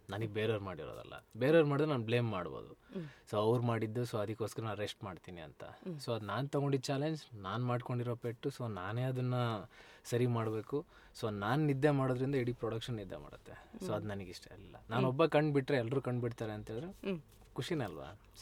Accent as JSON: {"language": "Kannada", "town": "Korodi", "region": "Karnataka", "country": "India", "tie": "born or raised there", "said": "So ಕೊರೋಡಿ ನಮ್ಮ ಊರು. ನಾನು ಬೆಳೆದಂತ ಊರು, ನಮ್ಮ ಏನು ನಮ್ಮ ಅಜ್ಜಿ ಅವ್ರ ಜೊತೆ ಫ್ಯಾಮಿಲಿ ಜೊತೆ ಇದ್ದಂತ ಊರು."}